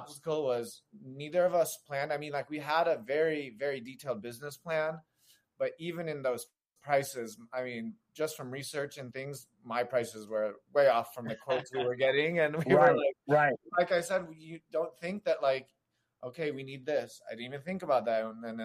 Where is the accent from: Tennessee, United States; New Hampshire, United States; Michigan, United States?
Michigan, United States; Detroit; So I grew up in Detroit, Metro Detroit, Michigan area, where I trained at a competitive dance studio.